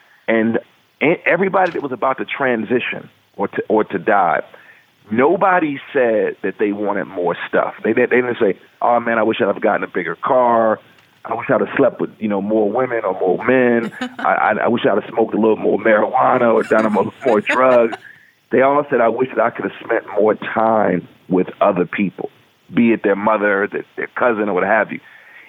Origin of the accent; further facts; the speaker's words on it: Chicago, Illinois, United States; you're a New Yorker, I'm from Chicago.